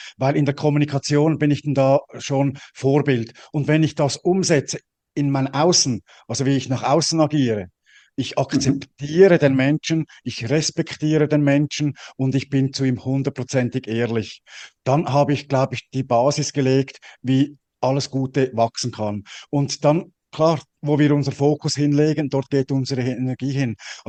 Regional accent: Switzerland; Ich bin ja als Schweizer

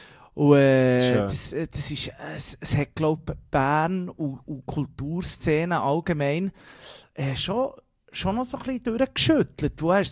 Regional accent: Colombia; weil von dort, wo ich herkomme, in Kolumbien macht man das so.

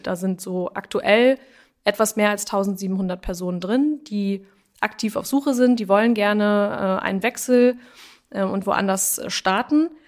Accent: Schleswig-Holstein, Germany; now in Greifswald, Germany; Ich komme aus Schleswig-Holstein.

